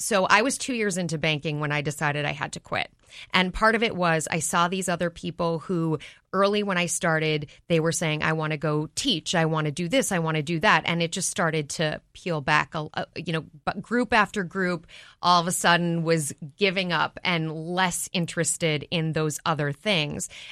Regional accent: Minneapolis, Minnesota, United States; She happens to now be a journalist in Chicago, but I grew up in Minneapolis.

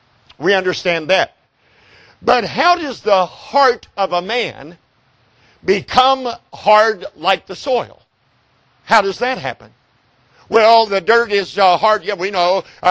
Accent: Perry, Oklahoma, United States; I'm thinking in my mind right now of the place I was raised outside of Perry, Oklahoma.

